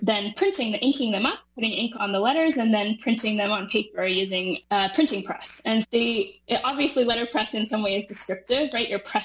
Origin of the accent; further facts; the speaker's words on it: Dawson Creek, British Columbia, Canada; So I grew up in Dawson Creek, BC, and that's a relatively small town.